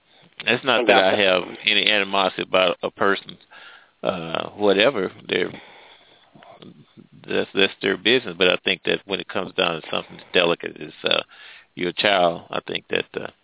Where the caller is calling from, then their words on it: Midwest, United States; I'm calling from the Midwest.